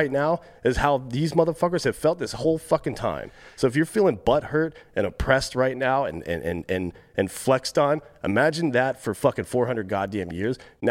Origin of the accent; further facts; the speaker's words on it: Southern United States, United States; That's what I heard growing up in the South.